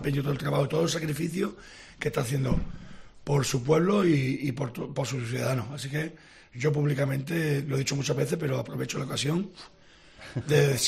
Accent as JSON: {"language": "Spanish", "town": "Palma del Río", "region": "Andalusia", "country": "Spain", "said": "estar ahí en mi pueblo. Yo siempre digo que soy de Palma del Río."}